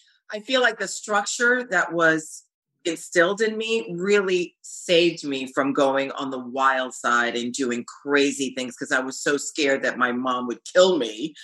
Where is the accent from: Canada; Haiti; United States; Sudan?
Haiti; I'm from Haiti.